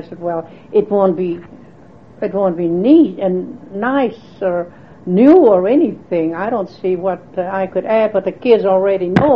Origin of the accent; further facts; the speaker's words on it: Friesland, Netherlands; In fact, I shouldn't say Holland because it isn't. We are from Friesland, mm-hmm. and that is part of the Netherlands, you know.